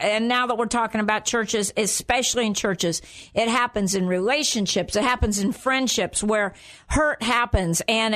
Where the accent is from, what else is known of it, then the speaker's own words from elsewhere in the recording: Indiana, United States; I'm from Indiana and the farmland, you know, in fact, farmland, where there's corn and beans right now and all kinds of good stuff.